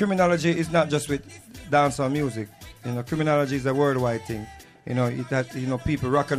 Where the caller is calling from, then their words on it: Australia; I'm calling from Australia.